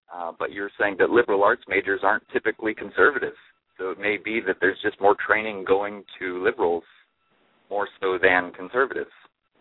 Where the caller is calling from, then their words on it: Rohnert Park, California, United States; I'm calling from Runner Park in California.